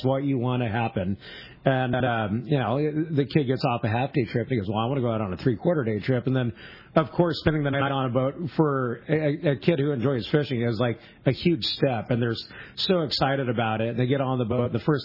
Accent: Fillmore, California, United States; also born or lived in Ventura; I grew up in Ventura County. I actually was born and raised in Fillmore, which is up by Magic Mountain, Ventura County, and moved to Ventura, I think I was 9

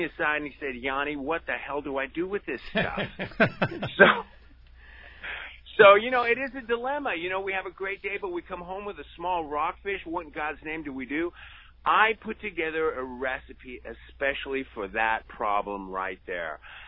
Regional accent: Dana Point, California, United States; I went and met Brian Willey over at the Sump Fun in my hometown of Dana Point.

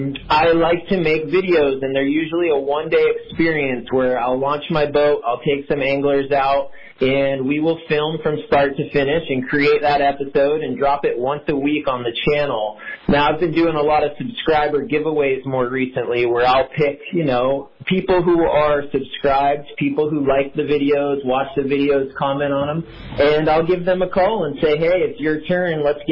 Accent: Florida, United States; I grew up in Florida fishing for snook, redfish, trout, other species.

